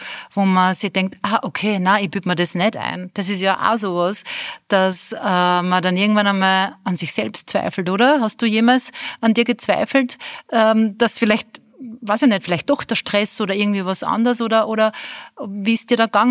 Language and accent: German; Austria; angeschasselt, sagt man bei uns in Österreich, abgefertigt, glaube ich, auf Hochdeutsch heißt es dann.